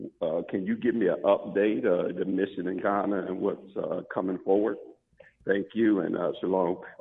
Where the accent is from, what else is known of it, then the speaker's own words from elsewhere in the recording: Philadelphia, Pennsylvania, United States; from Philadelphia.